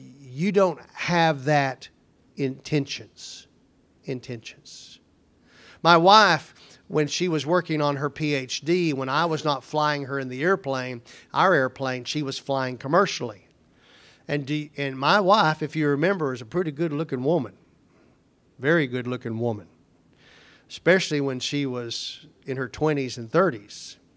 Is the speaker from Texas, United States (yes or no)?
yes; Texas, United States; You remember I came from the Ellis County area, and there they planted crops.